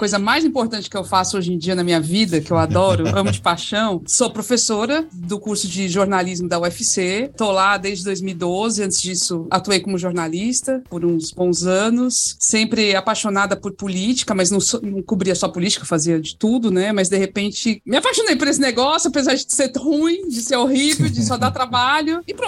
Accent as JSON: {"language": "Portuguese", "region": "São Paulo", "country": "Brazil", "moved": "yes", "said": "eu sou paulista, minha família tá lá ainda. Eu fugi de lá tem 23 anos, mas ainda tem os vínculos, né?"}